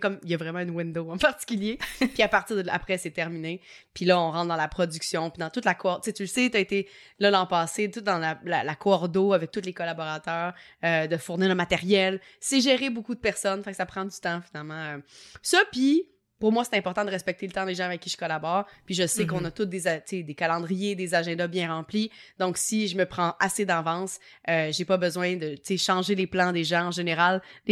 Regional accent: Quebec, Canada; accent: Québécois; j'amène mon petit accent québécois sur ton podcast de temps en temps

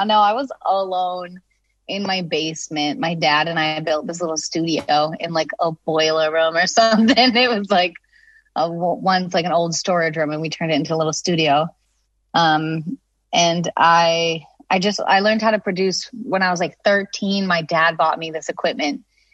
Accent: Nantucket, Massachusetts, United States; It was cool. It was definitely like different than a lot of my friends, but I grew up and I was in choir and I was in band and I was in jazz band

